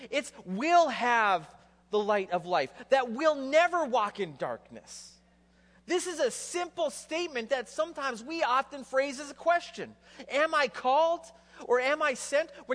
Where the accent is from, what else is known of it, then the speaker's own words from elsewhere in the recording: West Coast, Canada; also born or lived in Saskatchewan; Now, I've told you that I am from Saskatchewan, and I grew up on the west coast of Canada